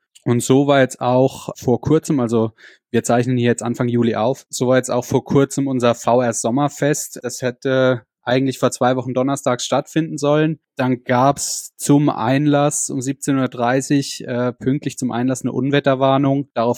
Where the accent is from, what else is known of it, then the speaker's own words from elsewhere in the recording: Rhineland-Palatinate, Germany; accent: Palatinate dialect; Ich wäre mal müde, wenn ich zu arg ins Pelsische abzurutsche. Ja, jetzt wieder zurück ins Hochdeutsche.